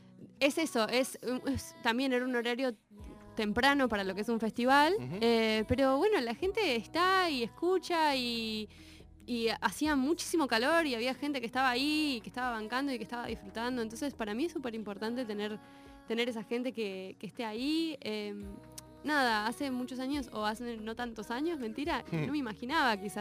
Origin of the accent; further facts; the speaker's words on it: Buenos Aires, Argentina; Sí, soy de Capital.